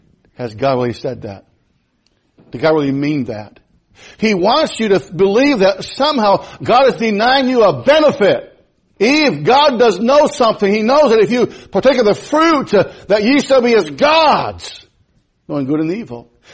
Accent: United States; I grew up in America where being a lesbian or being a sodomite was an abomination.

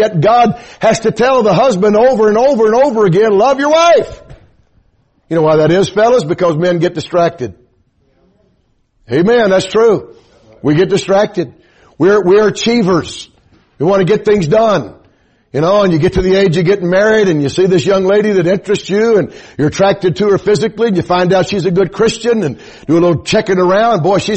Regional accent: Atlanta, Georgia, United States; My hometown is Atlanta. It's going up in flames. My uncle still lives down there

